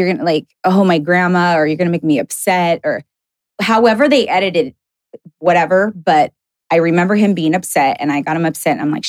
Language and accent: English; Sacramento, California, United States; back then when I was like working in the nightclubs and stuff back in my hometown, like Sacramento.